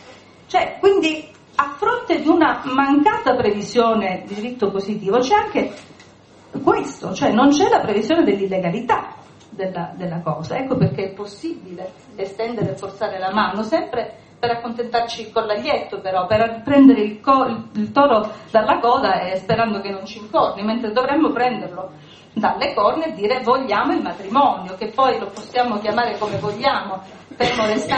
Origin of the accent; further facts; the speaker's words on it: Nocera, Campania, Italy; born there; A Nocera, che è il mio paese di nascita e anche dove ho lo studio